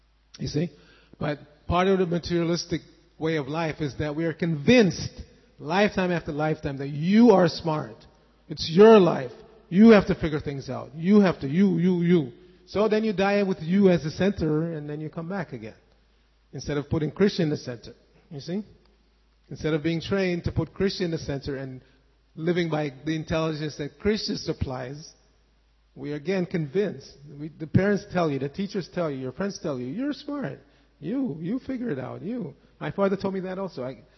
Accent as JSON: {"language": "English", "town": "New York City", "region": "New York", "country": "United States", "tie": "born or raised there", "said": "I grew up in New York City and we there were so many esoteric bookstores"}